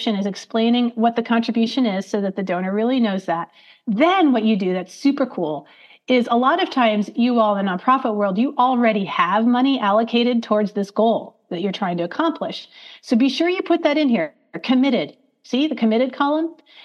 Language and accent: English; Oregon, United States; So I'm from Oregon, so I apologize.